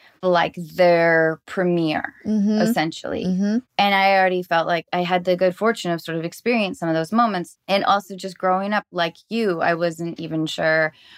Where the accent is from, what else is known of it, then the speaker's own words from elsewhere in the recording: Seattle, Washington, United States; Because I grew up in Seattle.